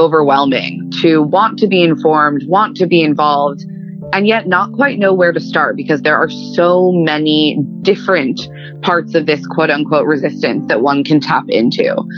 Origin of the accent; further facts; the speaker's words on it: Washington, District of Columbia, United States; So I grew up outside Washington, D.C. in a very politically active family.